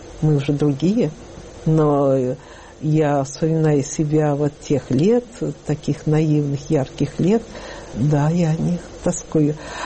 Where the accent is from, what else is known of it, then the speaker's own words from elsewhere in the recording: Russia; now in Germany; видя, что я русская